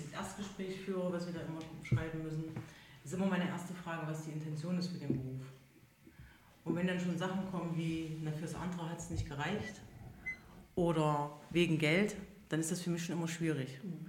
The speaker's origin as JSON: {"language": "German", "region": "East Germany", "country": "Germany", "said": "Das war jetzt nicht so toll, wenn man da als Ossi hinkommt."}